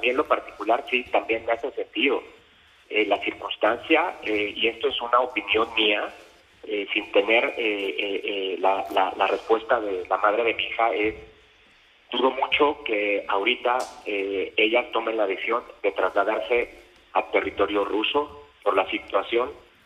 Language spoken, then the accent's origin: Spanish; Mexico; como mexicano y como padre